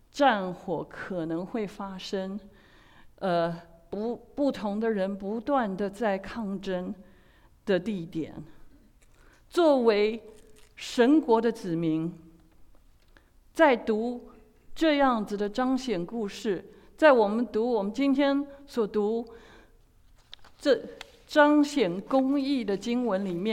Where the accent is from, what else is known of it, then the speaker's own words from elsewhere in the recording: China; 我们中国人提到新年新希望，时常想到的是对外在得到的盼望